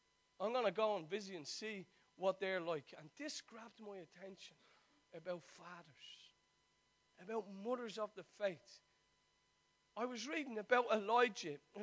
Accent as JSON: {"language": "English", "country": "Ireland", "said": "as a man and as an Irish man that is finally getting up off their knees and saying, I am who I am by the grace of God. You know, it's no more of us Irish going"}